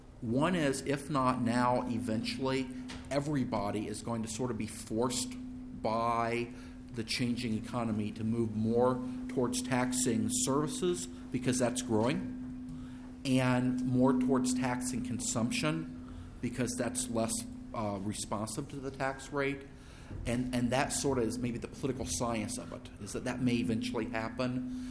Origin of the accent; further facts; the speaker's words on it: Ohio, United States; now in Minnesota, United States; I grew up in Ohio. I couldn't ever get a job in Ohio, and I'm in Minnesota.